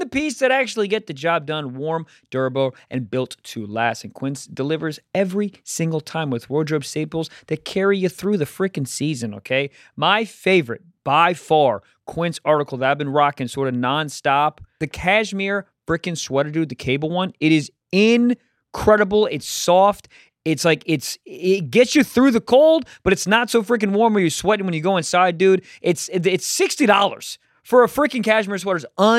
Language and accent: English; Jacksonville, Florida, United States; Orlando, Jacksonville, my hometown.